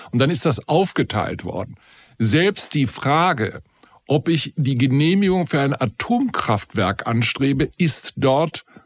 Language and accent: German; Bonn, North Rhine-Westphalia, Germany; Ich bin ja Bonner, lebe schon viele Jahre hier in Bonn